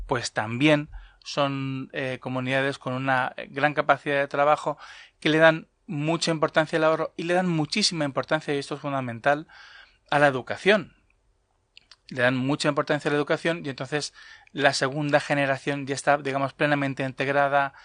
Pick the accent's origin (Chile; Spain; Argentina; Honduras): Spain; evidentemente somos españoles, nos vemos como españoles